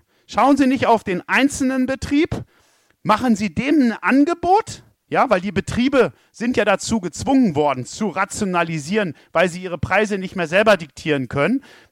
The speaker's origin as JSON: {"language": "German", "region": "Thuringia", "country": "Germany", "said": "Ein gutes Beispiel, wo ich herkomme, aus Thüringen, da gibt es ein Dorf, das nennt sich Tiefengruben."}